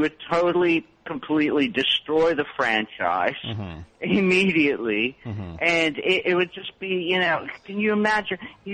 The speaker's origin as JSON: {"language": "English", "town": "Pittsburgh", "region": "Pennsylvania", "country": "United States", "said": "Well, you know, I try to do comedy, and yet I can't, because I'm from Pittsburgh."}